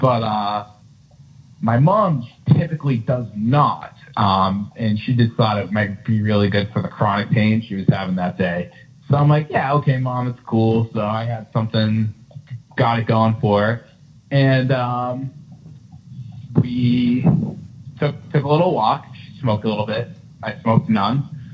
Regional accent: Massachusetts, United States; I'm from Massachusetts, and it's the summertime right now, and a lot of people from Massachusetts vacation to Cape Cod.

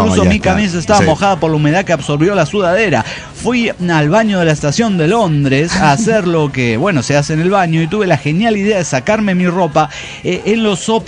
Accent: San Cristóbal de las Casas, Chiapas, Mexico; born there; si bien radico en el centro del país, debo acotar que nací en San Cristóbal de las Casas.

